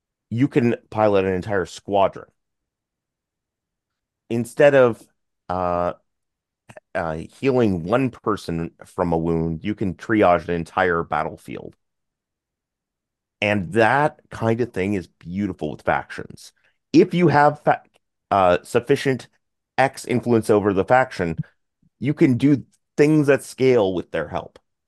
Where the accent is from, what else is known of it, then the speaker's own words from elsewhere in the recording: Canada; because I'm Canadian, eh?